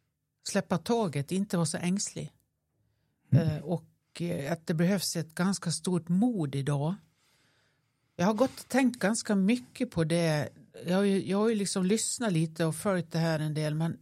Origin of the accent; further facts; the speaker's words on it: Nås, Dalarna County, Sweden; accent: dalmål; jag är ifrån Nås i Västerdalarna. Detta dalmål avslöjar mig lite.